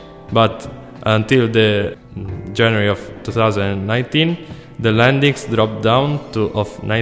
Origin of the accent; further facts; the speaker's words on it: Italy; I'm 18 years old and I'm from Italy.